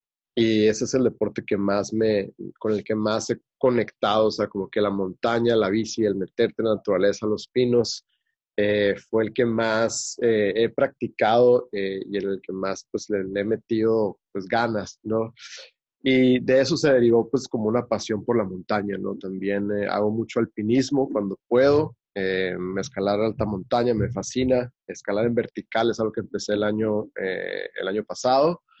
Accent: Hermosillo, Sonora, Mexico; now in Mexico City, Mexico; soy de Hermosillo, Sonora. Tengo 34 años actualmente. Llevo también bastantes años viviendo en la Ciudad de México.

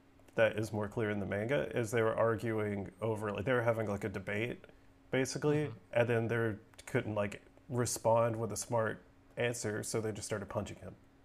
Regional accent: Georgia, United States; Yep. I'm from good old Georgia.

